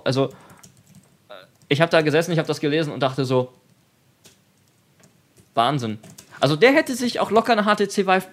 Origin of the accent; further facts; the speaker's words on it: Frankenberg, Hesse, Germany; die Sparkasse Frankenberg-Eder, also aus der Gegend, wo ich herkomme ursprünglich